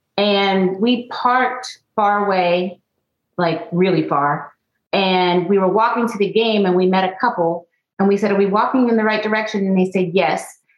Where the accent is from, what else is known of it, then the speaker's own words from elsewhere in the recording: Pittsburgh, Pennsylvania, United States; I'm from Pittsburgh, so that's why I bleed black and gold.